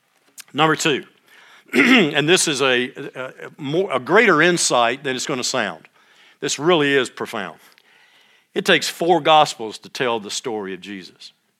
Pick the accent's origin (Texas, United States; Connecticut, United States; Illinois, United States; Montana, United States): Texas, United States; Longview; I grew up in East Texas, so you could, starting up there, Palestine, working, or Paris, and working your way down where I lived in Longview